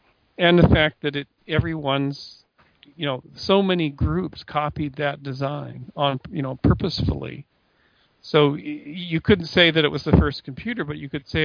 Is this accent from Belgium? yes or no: no; Canada; I'm Canadian, by the way, originally.